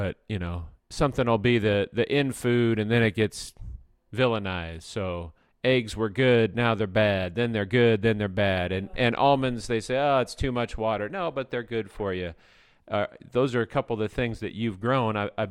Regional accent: Los Banos, California, United States; because growing up in Las Banas, I knew your nephew

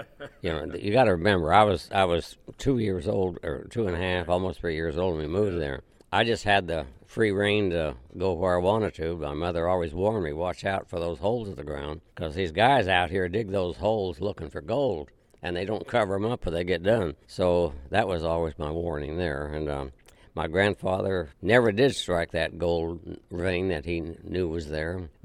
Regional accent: Cripple Creek, Colorado, United States; also born or lived in Goodland, Kansas; was born in Goodland, Kansas, a farming community in northwest Kansas close to the Colorado line. But most of my life, early life, was spent in Colorado, in the mountain country around Cripple Creek, Colorado.

